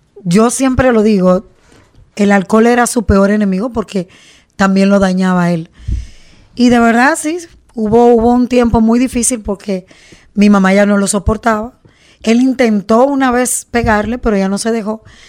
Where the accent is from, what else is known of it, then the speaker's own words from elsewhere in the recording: Santo Domingo, Distrito Nacional, Dominican Republic; Bueno, yo soy dominicana, soy de la capital de la República